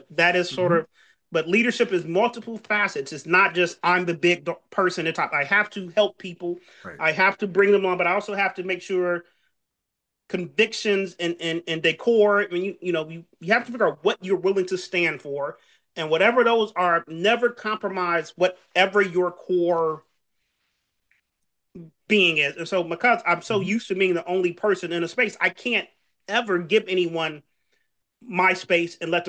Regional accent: Detroit, Michigan, United States; I grew up in Detroit, but my undergrad prepared me more for the world than anything else because I went to Michigan Tech on Lake Superior.

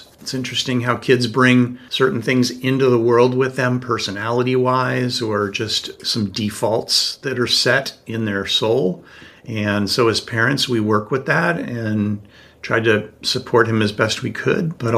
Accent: San Diego, California, United States; Yeah, I live in San Diego. I grew up in San Diego

